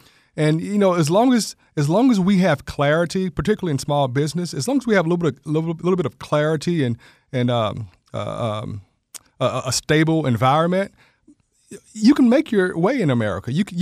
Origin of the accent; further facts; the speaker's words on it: Macon, Georgia, United States; Yeah, I was born at Macon Coliseum Hospital. So I was born in Macon, and I went to Durrisville Elementary and Hunt Elementary.